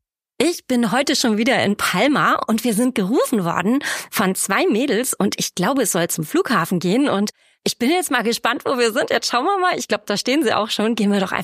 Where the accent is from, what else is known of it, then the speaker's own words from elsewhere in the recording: Northern Germany, Germany; das habe ich als Norddeutsche auch erst gelernt